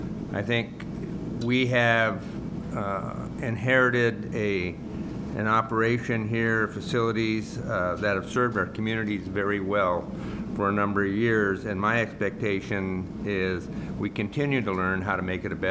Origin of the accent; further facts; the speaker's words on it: Ketchikan, Alaska, United States; I was born and raised in Ketchikan, so the water is a draw, the hills and climbing is a draw.